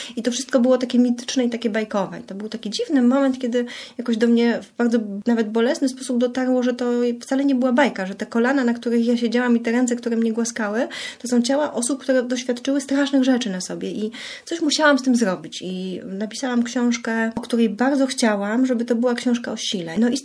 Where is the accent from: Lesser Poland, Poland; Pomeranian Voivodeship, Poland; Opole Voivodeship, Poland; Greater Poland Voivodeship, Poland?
Pomeranian Voivodeship, Poland; jako kaszubka wychowana przez kaszubki jestem przyzwyczajona do takiego chłodnego sposobu bycia, życia. Takie są kaszuby